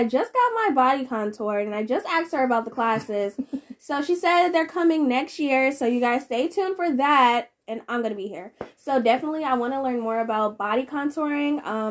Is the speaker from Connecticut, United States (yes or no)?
yes; Connecticut, United States; I'm from Connecticut. So, growing up in Connecticut, I was very spoiled.